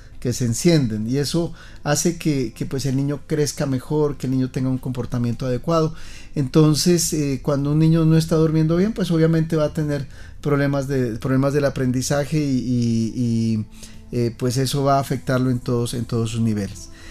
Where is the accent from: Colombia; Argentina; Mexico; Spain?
Colombia; nosotros como colombianos tenemos que empezarlas a resolver.